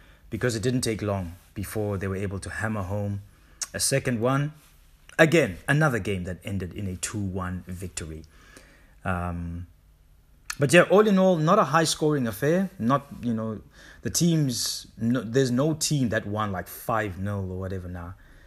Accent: South Africa; And, you know, as a South African, you become so proud when you watch you know, South African players just dominate a league.

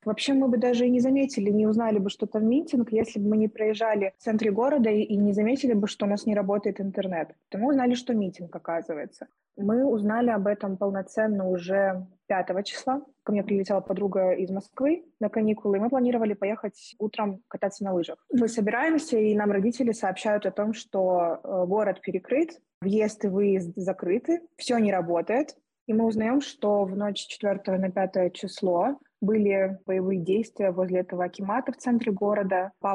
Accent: Kazakhstan; Я родилась в Казахстане и выросла в нем, училась до 11 класса здесь. Потом я взяла академгод, учусь в высшей школе экономики на рекламиста.

